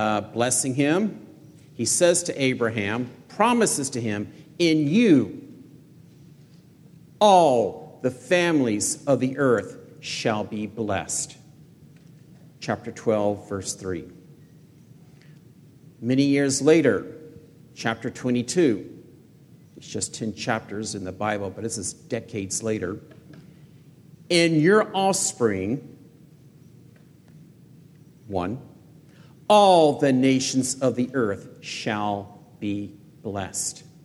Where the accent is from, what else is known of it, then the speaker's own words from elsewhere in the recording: Louisiana, United States; She's a Fresno girl. I'm from Louisiana.